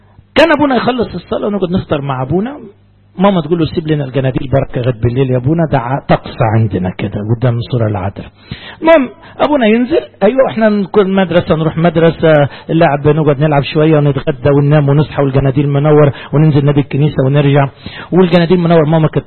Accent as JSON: {"language": "Arabic", "region": "Upper Egypt", "country": "Egypt", "said": "وكان كيس القطن عندنا في الصعيد حجم عائلي كده زمان"}